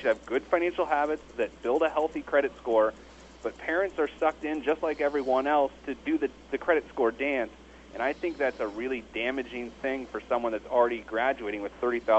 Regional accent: Indiana, United States; I'm from Indiana

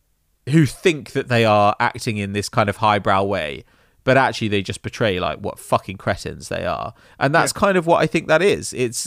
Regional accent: South East England, United Kingdom; accent: Kent; when I was at uni and I'd come across real posh dickheads, my Kent accent would start to come out really hard

